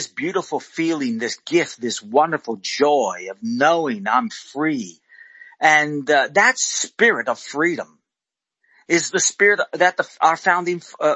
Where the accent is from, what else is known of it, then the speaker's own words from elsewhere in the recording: United States; I actually, I'm an American and I love my country.